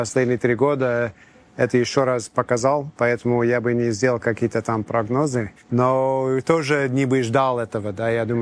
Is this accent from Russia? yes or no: no; Oklahoma, United States; Russian is a second language; Из Оклахомы, да. Это вообще глубинки, как Олег из Сибири, я из Оклахомы.